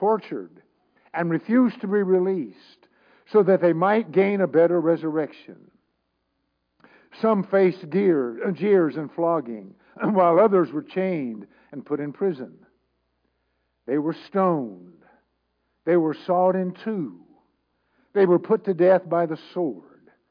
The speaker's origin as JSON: {"language": "English", "region": "Texas", "country": "United States", "tie": "born or raised there", "said": "Now, growing up in Texas, If you could play football as a teen, then nothing else really seemed to matter."}